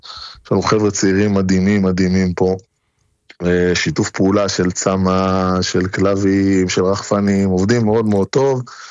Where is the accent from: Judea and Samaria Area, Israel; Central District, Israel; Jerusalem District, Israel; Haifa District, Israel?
Judea and Samaria Area, Israel; Oranit; באורנית, בשומרון.